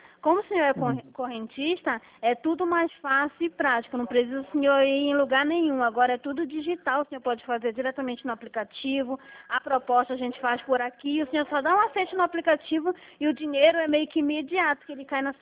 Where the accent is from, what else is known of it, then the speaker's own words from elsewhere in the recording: Paraná, Brazil; eu sou aqui do Paraná.